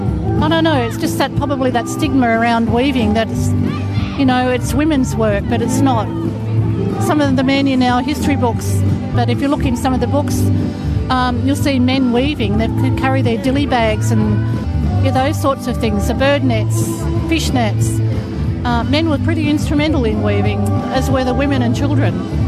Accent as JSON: {"language": "English", "town": "Swan Hill", "region": "Victoria", "country": "Australia", "said": "I'm from Swan Hill in Victoria. I was born in Wamba Wamba, Wadi Wadi country. My dad's Yorta Yorta and my mother is Nurindjuri."}